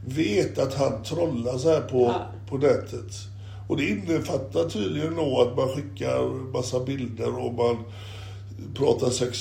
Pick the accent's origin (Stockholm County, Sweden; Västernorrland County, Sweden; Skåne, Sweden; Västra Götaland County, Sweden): Västra Götaland County, Sweden; Gothenburg; born there; jag är ju född i Göteborg och jag är ju van vid det här regnet som kommer underifrån och från sidan.